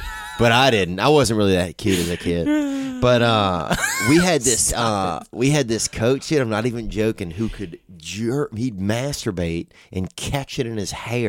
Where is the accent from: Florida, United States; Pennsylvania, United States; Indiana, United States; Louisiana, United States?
Louisiana, United States; Louisiana.